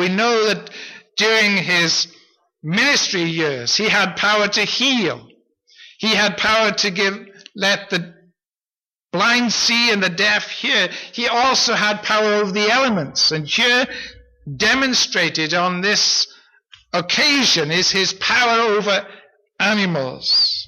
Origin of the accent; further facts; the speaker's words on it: Wales, United Kingdom; now in Canada; my experience in Canada is much less than my experience in Wales. As a child growing up in Wales